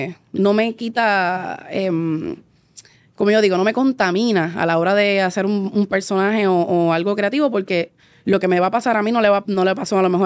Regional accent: Naranjito, Puerto Rico; Y tuvimos un evento en mi pueblo. Yo soy de Naranjito.

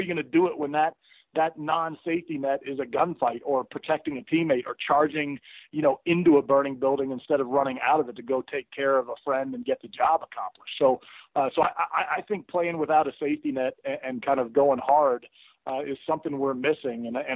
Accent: California, United States; I grew up in the Bay Area of California.

